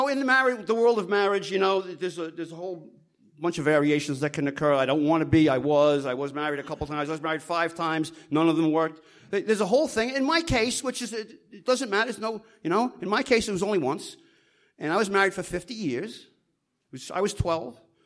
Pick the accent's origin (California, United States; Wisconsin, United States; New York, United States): New York, United States; and I was from New York and this and that, and okay.